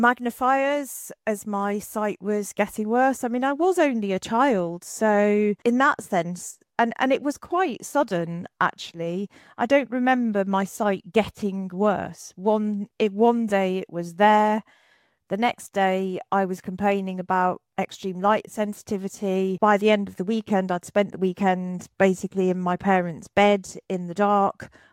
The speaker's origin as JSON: {"language": "English", "region": "North West England", "country": "United Kingdom", "said": "I'm from Lancashire"}